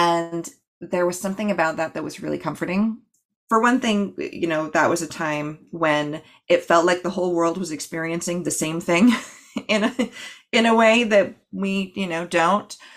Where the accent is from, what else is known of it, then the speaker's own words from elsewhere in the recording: Hawaii, United States; Like, I'm from the US. I was an Anglophile, so I know a lot about the Eurocentric stuff, and I'm from Hawaii.